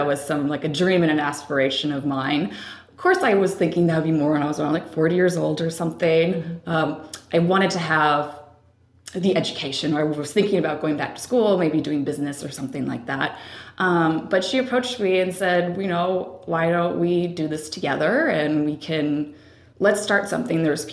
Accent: Seattle, Washington, United States; now in Portland, United States; Yes, I'm originally from Seattle. Mm-hmm. Yeah, and I came down to Portland, oh gosh, I think it's been 3 or 4 years ago

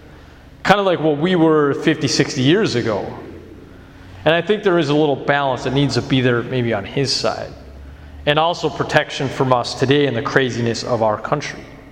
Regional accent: McGregor, Minnesota, United States; So I was brought up in McGregor. And the big picture of the world, yeah, we're in the, you know, my town looks similar to this place. Lakes, grass, trees, 6 months of the year of winter.

